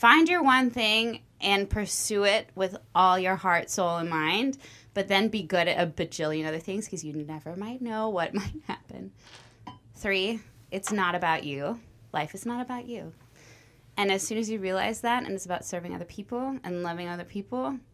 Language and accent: English; Austin, Texas, United States; Yes, I'm from Austin. Now I'm like right outside the city.